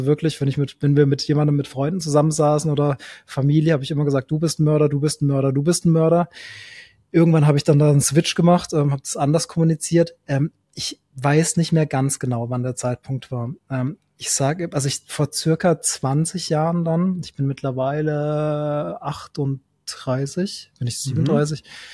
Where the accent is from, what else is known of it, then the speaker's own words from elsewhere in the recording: Baden-Württemberg, Germany; wir waren viel wandern im Schwarzwald, wo ich herkomme.